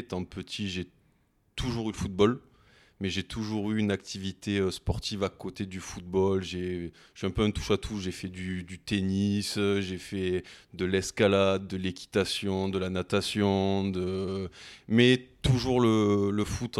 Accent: Meyrargues, Provence-Alpes-Côte d'Azur, France; je suis originaire de Mérargues, dans les Bouches-du-Rhône. Et puis, j'ai un peu gravité dans ce département des Bouches-du-Rhône pendant très longtemps, avec mon père sur Vitrolles, Marseille.

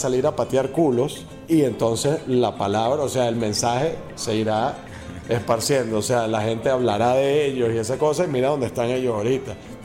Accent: Venezuela; nosotros somos venezolanos

